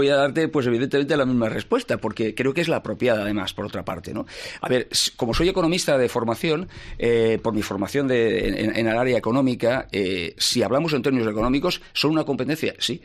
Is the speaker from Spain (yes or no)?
yes; Ontinyent, Valencian Community, Spain; Yo mismo vine a estudiar a Valencia, lo dije en alguna ocasión, yo soy de Ontinyent, pero claro, esto pasó hace muchos años